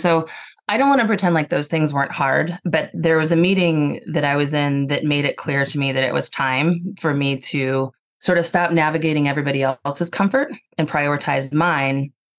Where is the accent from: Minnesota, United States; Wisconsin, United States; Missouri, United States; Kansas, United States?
Missouri, United States; St. Louis; also born or lived in Chicago; I'll make the early part quick because I was born in Chicago, but we moved to St. Louis when I was in fourth grade.